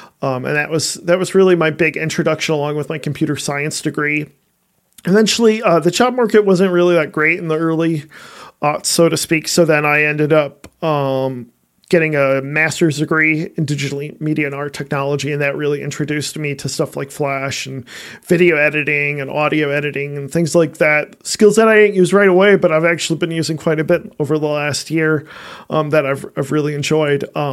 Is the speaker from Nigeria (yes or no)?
no; Lansing, Michigan, United States; So I was born and raised here in Lansing, Michigan, in the United States. Been here my whole life.